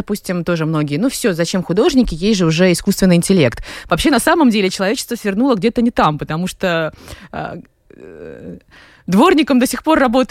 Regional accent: Latvia; Я родилась в Латвии, и я даже закончила местную латвийскую академию художеств. До этого был колледж Розенталя. То есть, в принципе, я такая армянка балтийского разлива.

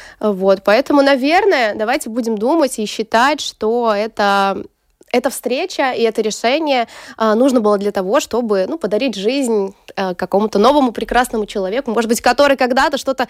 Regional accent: Pinsk, Brest Region, Belarus; Да, я родом из Беларуси.

